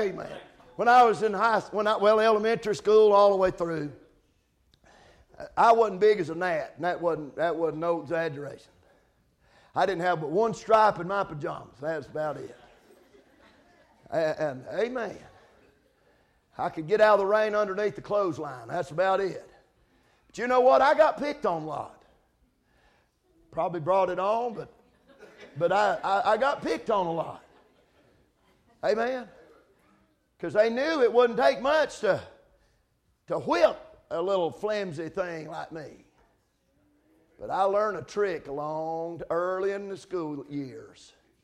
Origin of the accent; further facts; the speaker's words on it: North Carolina, United States; I'm from North Carolina, and we used to preach a lot of tent meetings down there.